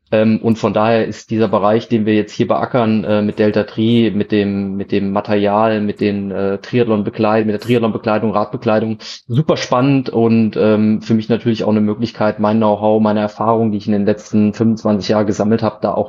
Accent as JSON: {"language": "German", "town": "Zimmersrode", "region": "Hesse", "country": "Germany", "said": "Ich komme nicht aus Baunatal, sondern ich komme aus Zimmersrode."}